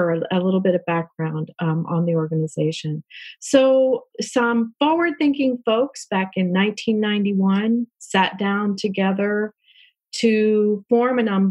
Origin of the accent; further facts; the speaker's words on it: Cincinnati, Ohio, United States; So I was raised in Cincinnati, but where I live now is about 130 acres that has been in my family since 1913.